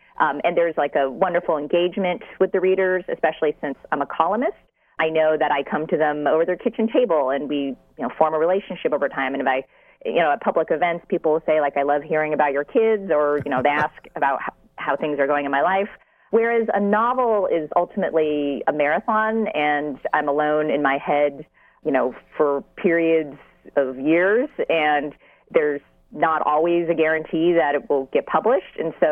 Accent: California, United States; Well, I'm the daughter of Chinese immigrants, American-born, and I grew up in the Bay Area.

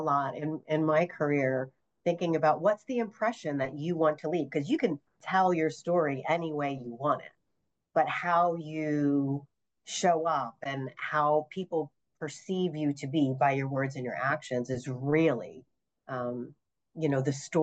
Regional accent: Coopersburg, Pennsylvania, United States; And I'm a lifelong resident of the Lehigh Valley. I grew up in Coopersburg. I raised my family here.

